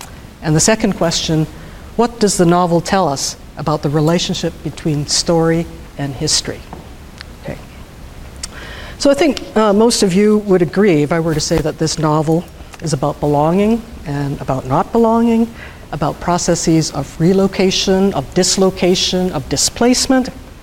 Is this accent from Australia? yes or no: no; Canada; accent: Canadian; Maybe it's my Canadian accent or something, all right?